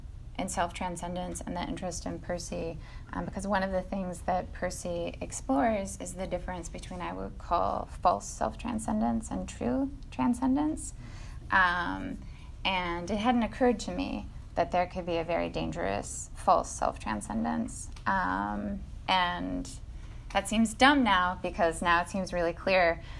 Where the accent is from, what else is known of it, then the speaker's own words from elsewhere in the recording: Midwest, United States; born there; I'm a Midwesterner by birth